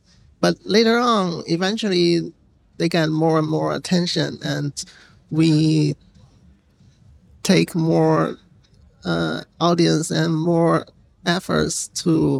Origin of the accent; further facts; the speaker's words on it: Beijing, China; from Beijing, China. I'm a booker, improvised live, modular live performer.